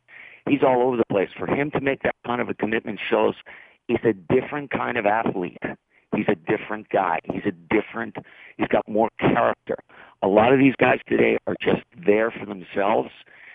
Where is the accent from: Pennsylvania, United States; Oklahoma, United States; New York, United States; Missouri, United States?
New York, United States; And being a lifelong baseball fan and growing up in New York, it was, for me, it was one of the great thrills.